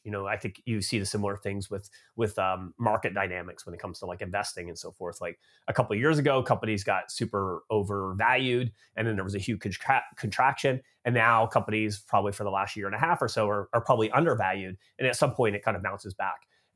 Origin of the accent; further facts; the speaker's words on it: Canada; now in United States; So I grew up in Canada, but I've been living in the United States now for about 13 years. So I guess I'm like an expat from Canada now living in the US.